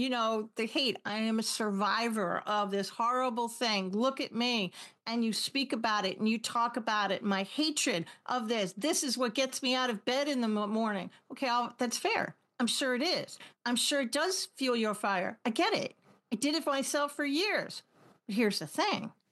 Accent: New York City, New York, United States; I'm from New York City originally. I am not your girl. I will not forget.

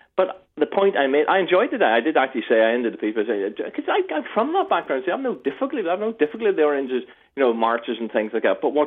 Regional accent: Armagh, Northern Ireland, United Kingdom; I was raised in Armagh.

